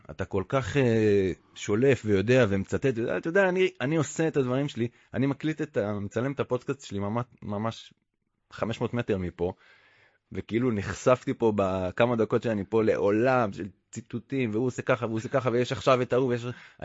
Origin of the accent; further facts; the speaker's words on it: Kfar Adumim, West Bank, Israel; also born or lived in Tel Aviv; אני מתנחל, גדלתי בכפר אדומים, כאילו. אני חייתי המון שנים בתל אביב, עבדתי בערוץ תקשורת, שוב, הכל במרכאות, מאוד חילוני, תל אביבי